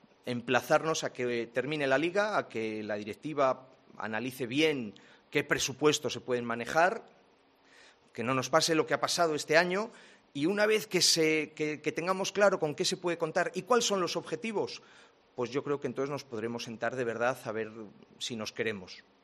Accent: Valladolid, Castile and León, Spain; soy de Valladolid

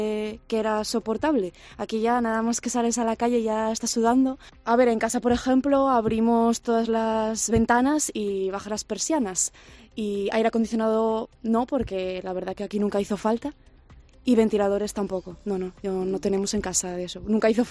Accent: Gijón, Asturias, Spain; yo, por ejemplo, que soy de Gijón

